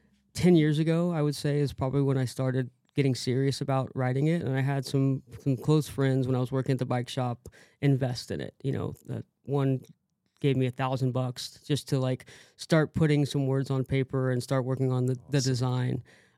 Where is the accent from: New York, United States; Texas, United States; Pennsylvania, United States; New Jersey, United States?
Texas, United States; Austin; I mean, like being born and raised in Austin, I've had access to the best breakfast tacos since, you know, 39 years of it.